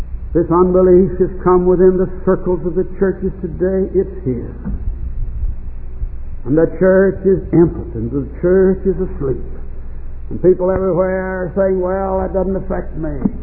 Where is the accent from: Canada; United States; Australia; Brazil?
United States; And I'm not ashamed tonight to say that I am an American.